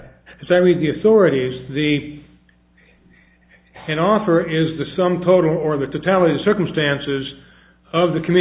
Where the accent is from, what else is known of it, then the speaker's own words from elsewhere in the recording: Cedar Rapids, Iowa, United States; I'm from Cedar Rapids, Iowa.